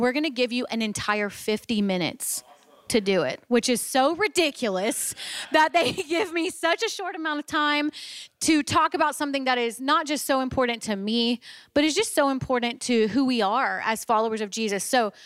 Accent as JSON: {"language": "English", "region": "Louisiana", "country": "United States", "said": "And I always say that I'm from Louisiana and it's always crickets."}